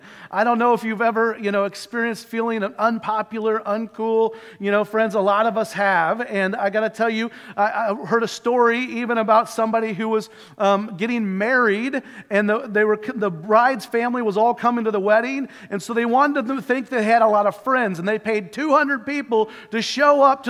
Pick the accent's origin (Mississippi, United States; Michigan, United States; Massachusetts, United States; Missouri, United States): Missouri, United States; Kansas City; I grew up in Kansas City. We would go down to the Salvation Army Center multiple times a year